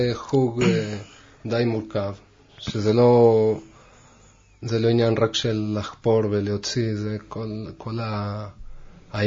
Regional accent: Rosario, Santa Fe, Argentina; now in Israel; אני ארגנטינאי, כן. מרוסריו.

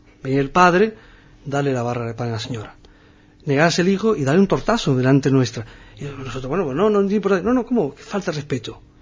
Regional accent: Morocco

